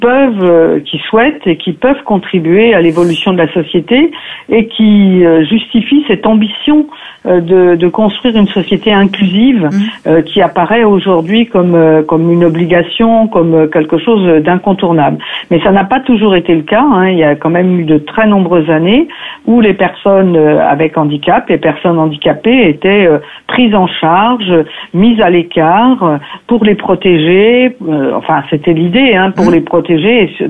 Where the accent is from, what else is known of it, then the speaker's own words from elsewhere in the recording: Conflans-Sainte-Honorine, Île-de-France, France; born there; je suis née à Conflans-Sainte-Honorine, mais oui. j'habite à Iragny depuis que je suis adulte